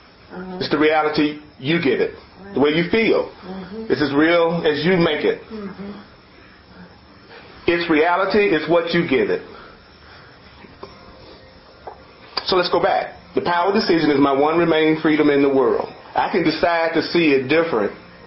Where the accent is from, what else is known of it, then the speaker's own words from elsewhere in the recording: the South, United States; Like I'm from the South, it goes going to get. Yeah, in the South, we try to speed things up.